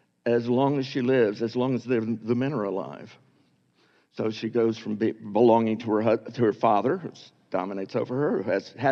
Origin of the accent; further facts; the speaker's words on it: Texas, United States; when I was growing up in Texas, back in those days, this is back in the 50s, it was not legal for a woman to make a contract without her husband signing it.